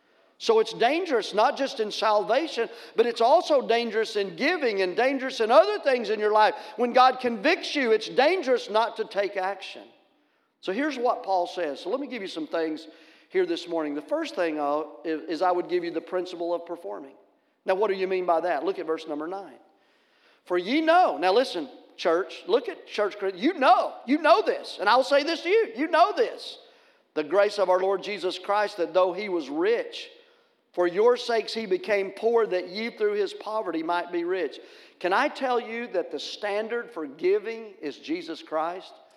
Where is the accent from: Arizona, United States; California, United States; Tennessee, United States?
Tennessee, United States; I'm from Tennessee, and I can understand that.